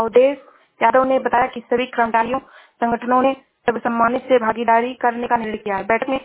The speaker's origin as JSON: {"language": "Hindi", "town": "Shravasti", "region": "Uttar Pradesh", "country": "India", "said": "मैं जिला श्रावस्ती से हूँ।"}